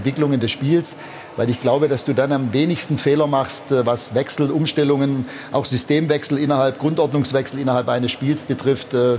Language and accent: German; Backnang, Baden-Württemberg, Germany; war mit 25 in meiner Heimatstadt in Backnang